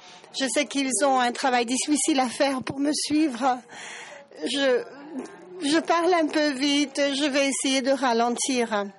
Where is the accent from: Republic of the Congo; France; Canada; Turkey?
Turkey; moi je ne parle pas l'anglais, je suis pas native de l'anglais. Moi je suis de Turquie. Vous avez donc à me suivre avec mon accent.